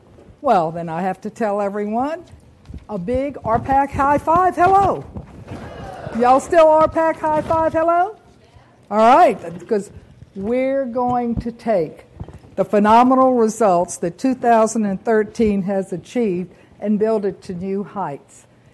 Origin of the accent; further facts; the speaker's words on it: Louisiana, United States; I'm from Louisiana.